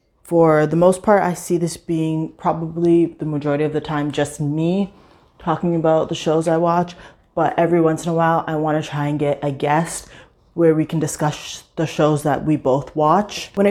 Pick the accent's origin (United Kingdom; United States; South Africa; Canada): Canada; I really enjoy watching Big Brother, US and Canada, since I am Canadian.